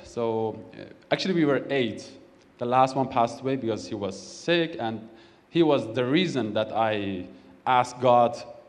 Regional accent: Iran; English is a second language; Yeah, the same. I'm from Iran.

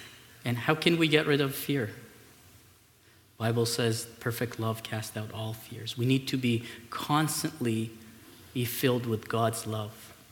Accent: Iran; Well, I grew up in Iran.

